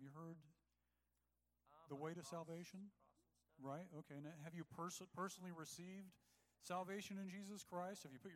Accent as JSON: {"language": "English", "country": "United States", "said": "I mean, we're Americans."}